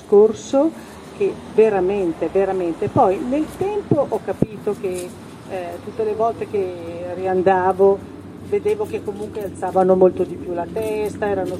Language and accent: Italian; Veneto, Italy; born there; moved away; io sono nata in provincia di Treviso